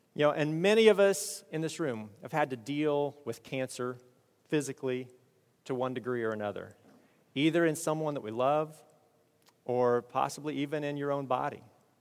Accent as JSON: {"language": "English", "region": "Kansas", "country": "United States", "said": "and I'm from Kansas, we all went down to Kansas pretty quickly"}